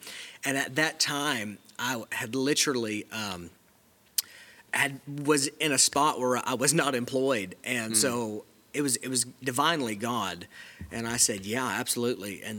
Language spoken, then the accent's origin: English; Florida, United States; 25 years old, and from Southwest Florida. Mm-hmm. So I'm not even from Tennessee.